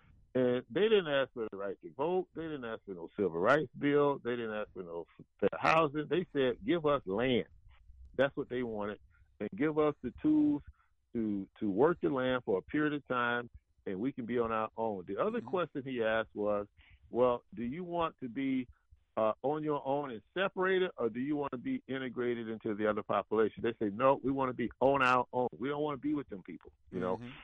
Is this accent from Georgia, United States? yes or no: yes; Georgia, United States; I grew up in Georgia, and about 3 years ago, my wife and I went and visited those islands.